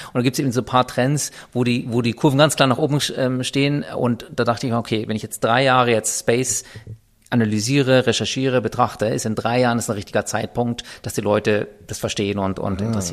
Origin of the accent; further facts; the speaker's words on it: Ingolstadt, Bavaria, Germany; Ich bin ursprünglich hier aufgewachsen in Ingolstadt